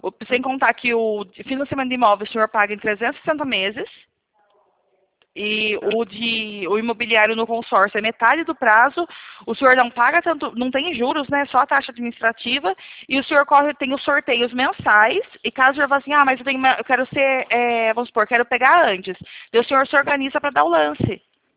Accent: Piracicaba, São Paulo, Brazil; eu sou aqui de Piracicaba.

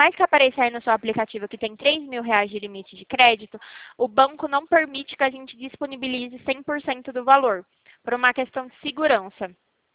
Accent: São Paulo, Brazil; Eu sou de São Paulo.

